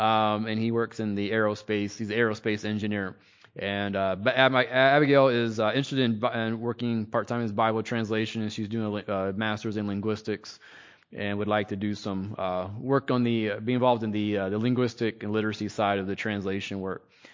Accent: Lima, Ohio, United States; we are both from the Lima, Ohio area, and both saved at an early age.

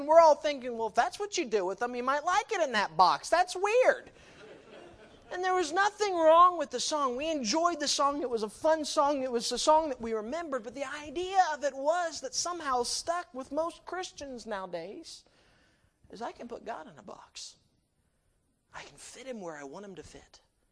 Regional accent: Hillsboro, Ohio, United States; When I was growing up, I grew up in Hillsboro, Ohio, and I was at a church there

